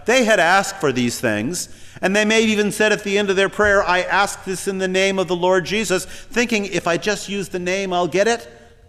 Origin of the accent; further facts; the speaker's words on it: St. Louis, Missouri, United States; Now, I grew up in St. Louis, but not in this neighborhood